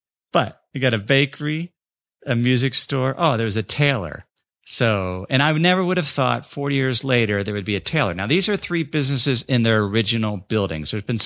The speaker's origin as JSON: {"language": "English", "town": "North College Hill", "region": "Ohio", "country": "United States", "tie": "born or raised there", "said": "the hundreds of businesses in my hometown of North College Hill"}